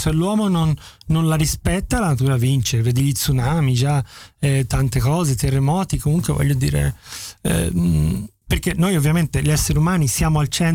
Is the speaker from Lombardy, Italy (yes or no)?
no; Florence, Tuscany, Italy; e un po' siamo così fiorentini e sì, anch'io sono abbastanza irriverente